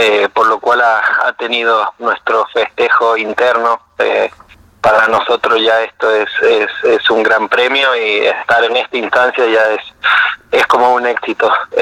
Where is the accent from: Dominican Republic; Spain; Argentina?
Argentina; Jáchal, San Juan; yo soy de San Juan, de un pueblito a 2 horas al norte, de un pueblo que se llama Hachal, de unos 20.000 habitantes